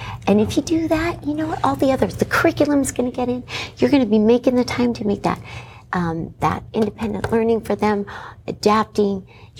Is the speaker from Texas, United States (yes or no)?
yes; San Antonio, Texas, United States; But I told you, I grew up in San Antonio, Texas. My dad was in the military